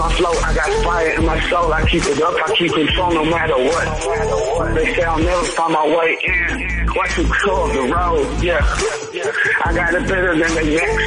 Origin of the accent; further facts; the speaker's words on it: Burgersfort, Limpopo, South Africa; also born or lived in Bethal; Ek is van Burgersfort. Ek was gebore in Bethal, maar het meeste van my kinders daar in Burgersfort gebly.